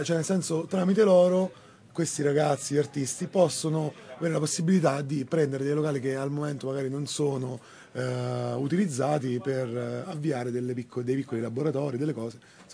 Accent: Campania, Italy; hanno parlato anche due volte del Cilento, che è la mia terra natia

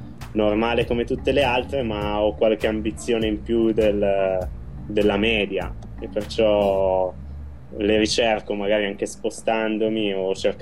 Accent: Desenzano del Garda, Lombardy, Italy; io intanto sono della provincia, non sono proprio della città perché vengo da Desenzano del Garda

